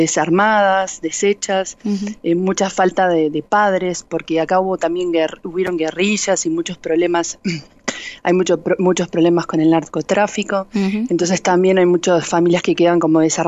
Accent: Uruguay; now in Guatemala; Tienen la habilidad de poder hablarme a mí como en uruguayo y en guatemalteco con sus amigos.

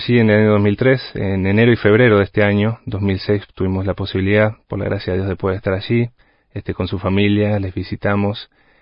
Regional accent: Montevideo, Uruguay; now in Argentina; Y así es, yo soy de Montevideo. Aquí la capital del pequeño país de Uruguay, pero grande de corazón. Y ya desde el año 98 estoy en Argentina

